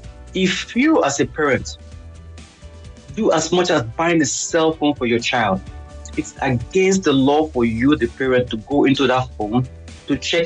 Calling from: Michigan, United States; I'm calling from Michigan.

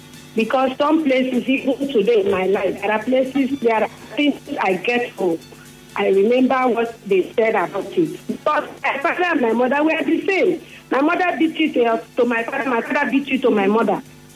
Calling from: Eneka, Rivers, Nigeria; I'm calling from Eneka.

